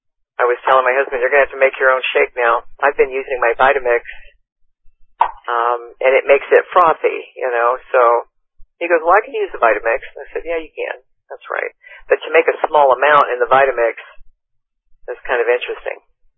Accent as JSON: {"language": "English", "region": "Texas", "country": "United States", "lives_now": "Phoenix, United States", "said": "Originally from Texas."}